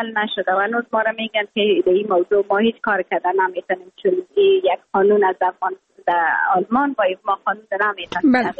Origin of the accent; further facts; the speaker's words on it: Afghanistan; moved away; من از افغانستانم